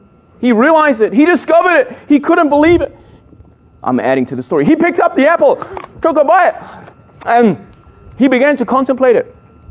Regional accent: London, United Kingdom; born there; I was born in England, in London, in the north of London.

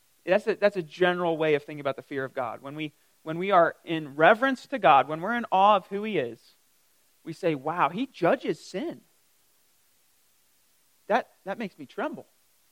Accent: Reading, Pennsylvania, United States; now in Greer, United States; The specifics would be … I grew up in Reading, Pennsylvania. I'm 31, I think. Yeah. You know, I'm married. I got a couple of kids. I live out in Greer now.

